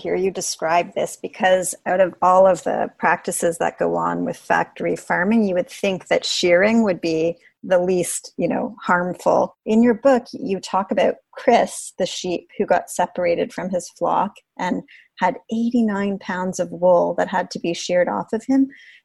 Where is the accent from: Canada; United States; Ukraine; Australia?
Canada; as a Canadian from an urban center